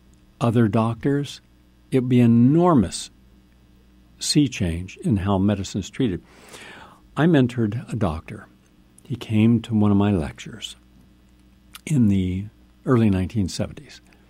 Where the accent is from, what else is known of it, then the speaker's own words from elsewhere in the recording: West Virginia, United States; Remember, when I came from West Virginia, we didn't have any of this. So I was extremely naive.